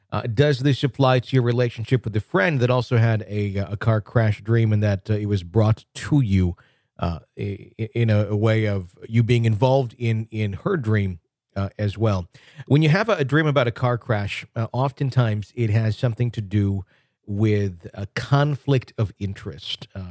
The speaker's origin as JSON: {"language": "English", "town": "Garland", "region": "Texas", "country": "United States", "tie": "born or raised there", "said": "this dream always takes place in a house I grew up in Garland, Texas, with my mother, stepfather, and little sister."}